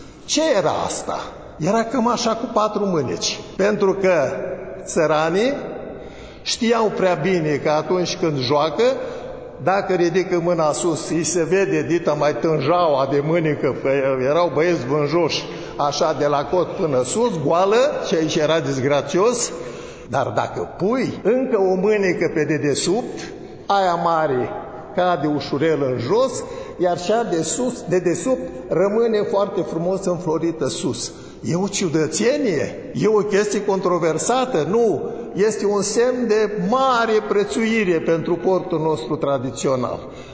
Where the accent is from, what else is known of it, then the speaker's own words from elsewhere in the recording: Botoșani County, Romania; În satul în care m-am născut eu acolo, în Arborea Dorohoiului